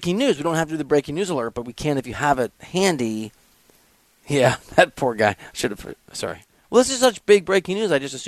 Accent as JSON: {"language": "English", "region": "Iowa", "country": "United States", "said": "because I'm from Iowa, nearby, next state next door"}